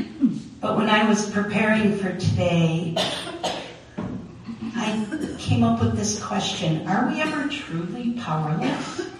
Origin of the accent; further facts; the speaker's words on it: New Jersey, United States; When I was a little girl, about 5 or 6 years old, I was raised in New Jersey, and we vacationed at the Jersey Shore.